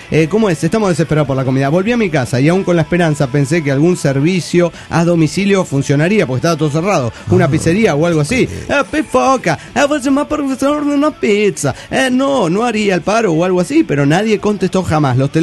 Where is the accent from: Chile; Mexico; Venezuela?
Mexico; Michoacán; Soy la michoacana de Michoacán.